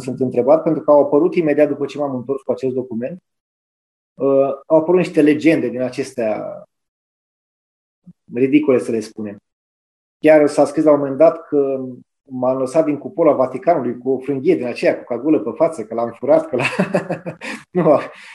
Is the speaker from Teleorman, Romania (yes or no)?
no; Târgoviște, Dâmbovița, Romania; am crescut în Târgoviște, lângă Curtea Domnească